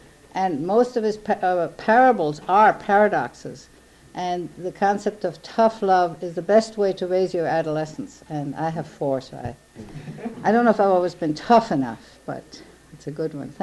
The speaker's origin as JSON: {"language": "English", "town": "Minneapolis", "region": "Minnesota", "country": "United States", "said": "I'm from Minneapolis."}